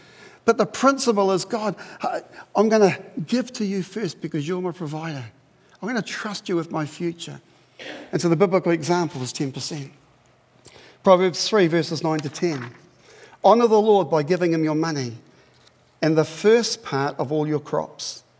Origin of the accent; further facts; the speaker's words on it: Papua New Guinea; now in New Zealand; I grew up in Papua New Guinea in the bush. When I came to New Zealand, we were really, really poor